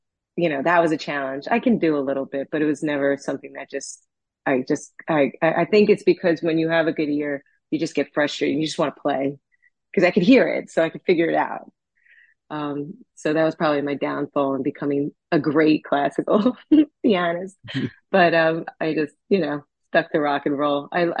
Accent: Setauket, New York, United States; Yeah, I was born and raised.

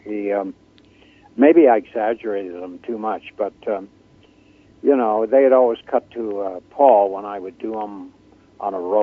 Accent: Ottawa, Ontario, Canada; he's from Ottawa, my hometown

